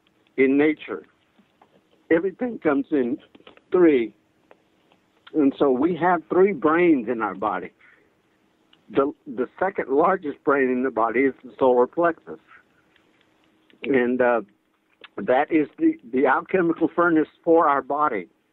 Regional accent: Louisiana, United States; I'm from Louisiana, so there's a lot of hurricanes down in the area.

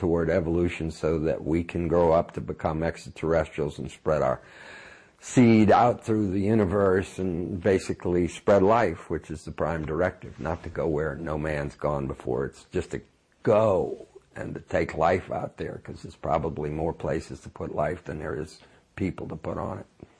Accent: Missouri, United States; And, you know, show me, and I'm from Missouri, you got to show me a picture of it coming, and I'll buy it.

